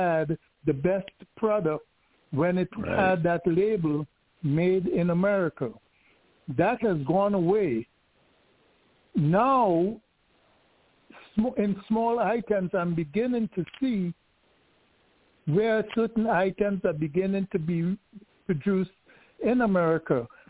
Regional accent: Trinidad & Tobago; moved away; I'm from Trinidad, originally by birth. So I spent a few years in Trinidad as a youth, but all my adult life I have been here.

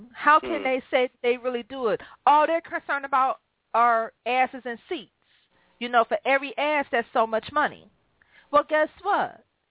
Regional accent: Cleveland, Ohio, United States; you know, I root for fucking Detroit, even though I was born and raised in Cleveland.

